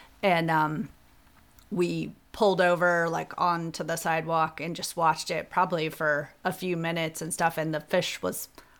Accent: Libertyville, Illinois, United States; also born or lived in Colorado; I was living in Colorado, and I grew up in Libertyville, which is a northern suburb

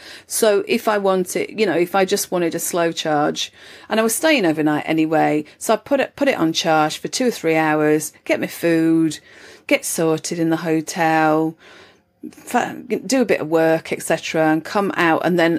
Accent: Halifax, Yorkshire and the Humber, United Kingdom; I'm originally from Halifax

